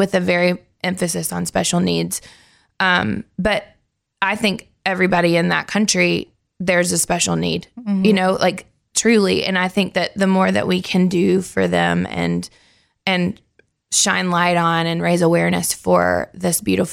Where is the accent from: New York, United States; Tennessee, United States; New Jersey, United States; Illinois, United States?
Tennessee, United States; Nashville; because I grew up here in Nashville.